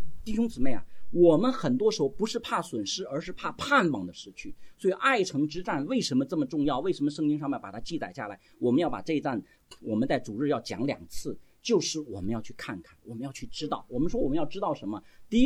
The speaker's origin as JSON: {"language": "Chinese", "region": "Inner Mongolia", "country": "China", "tie": "born there", "said": "我小时候是在内蒙古出生的，我们那时候其实那边的风气是很不好的。"}